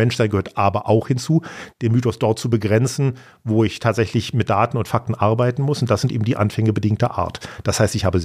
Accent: Germany; uns auf einmal auch, ich sage mal, als Konservative, als Deutsche, wie auch immer sie das fassen wollen, als Christen, Freiräume öffnet

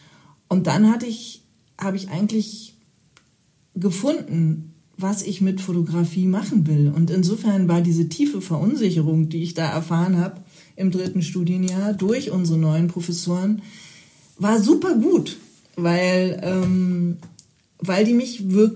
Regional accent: Berlin, Germany; ich bin aus Ost-Berlin

